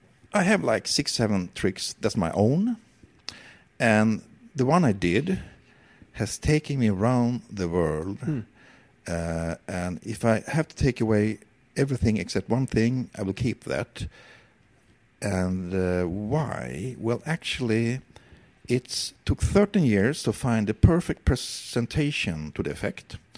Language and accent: English; Sweden; English is a second language; Because the student in my hometown, and perhaps not just in Sweden, when they have some kind of graduation, they have a big overall